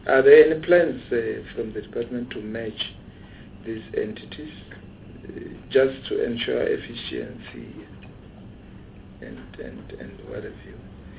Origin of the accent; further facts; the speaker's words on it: Limpopo, South Africa; here I said I come from Limpopo.